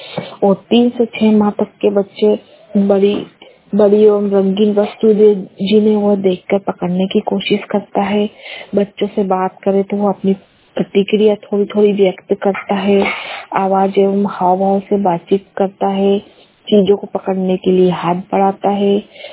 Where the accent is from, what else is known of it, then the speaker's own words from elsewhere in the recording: Mhow, Madhya Pradesh, India; मैं महू से हूँ, जिला इंदौर।